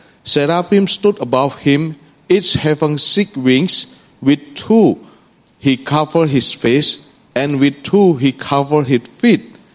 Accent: Indonesia; English is a second language; Brothers and sisters, I'm from Indonesia

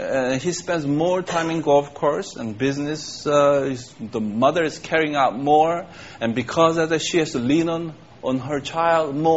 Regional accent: Los Angeles, California, United States; I come from States, L.A. area, different from the rest of the United States.

